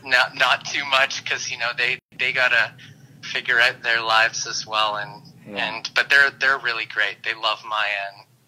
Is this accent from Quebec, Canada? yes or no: no; Toronto, Ontario, Canada; Like the first like duplex that I was born into was on High Park.